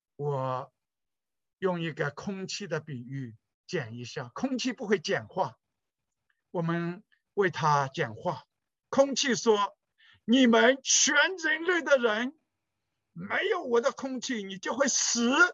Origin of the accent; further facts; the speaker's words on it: China; 在中国我们家乡